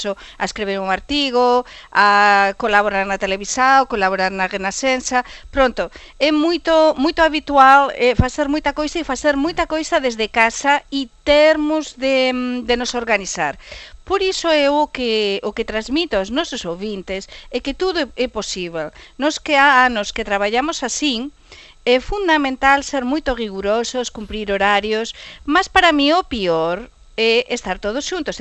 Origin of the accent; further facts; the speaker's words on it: Spain; Portuguese is a second language; now in Portugal; Para mim é muito triste como espanhola que eu estou a acompanhar, neste caso, desde fora, não é? Visto de fora, desde outro lado da fronteira, desde Portugal.